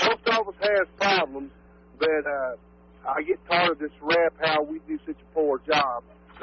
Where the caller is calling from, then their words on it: Cuba, Missouri, United States; Hey, Dave … calling from Cuba, Missouri.